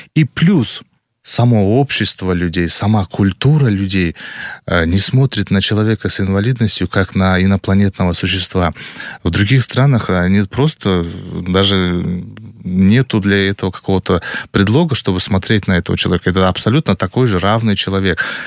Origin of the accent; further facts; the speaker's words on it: Bishkek, Kyrgyzstan; Вообще я же жил, родился всегда в Кыргызстане, в Бишкеке.